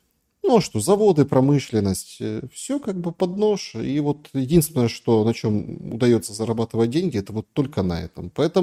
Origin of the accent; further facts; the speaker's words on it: Ukraine; я украинец из Украины.